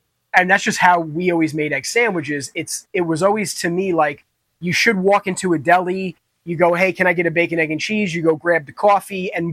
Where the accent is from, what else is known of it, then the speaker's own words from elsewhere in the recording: New York, United States; But yeah, I grew up in Dutchess County. I still currently live in Dutchess County. I've lived in many other places throughout the United States.